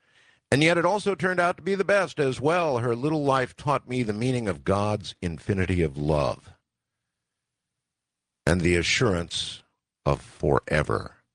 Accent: Pahrump, Nevada, United States; I'm from Pahrump, Nevada, which is just across the mountain from Area 51.

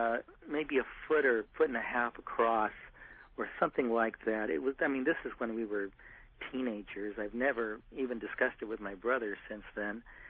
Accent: San Diego, California, United States; I'm from San Diego.

